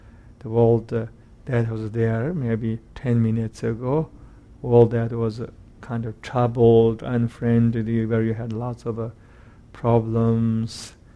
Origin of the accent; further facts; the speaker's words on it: Tibet, China; Recently, I couldn't reach into Tibet, my hometown.